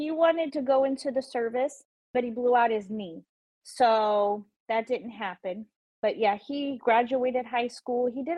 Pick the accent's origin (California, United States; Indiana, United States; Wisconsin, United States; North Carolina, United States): California, United States; Modesto; And so it was interesting growing up in Modesto. I mean, I lived in a lot of different areas of Modesto.